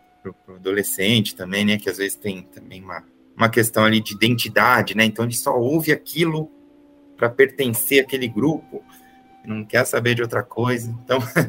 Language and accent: Portuguese; Campinas, São Paulo, Brazil; eu sou de Campinas, né? Tem só em Campinas, né, o jongo, o samba de bumbo